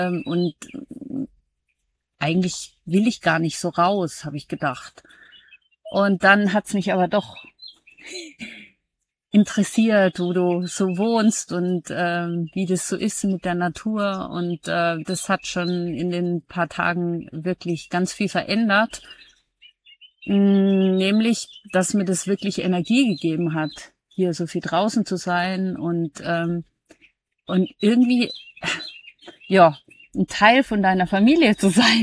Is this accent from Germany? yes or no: yes; Germany; also ich komme aus Deutschland, wohne zwischen Köln und Bonn